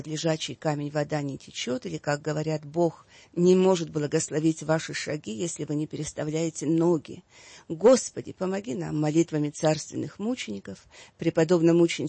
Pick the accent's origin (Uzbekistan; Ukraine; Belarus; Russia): Russia; Urals; born there; Я и родилась на Урале, в ссылке обеих моих бабушек, там, где была русская царская Голгофа.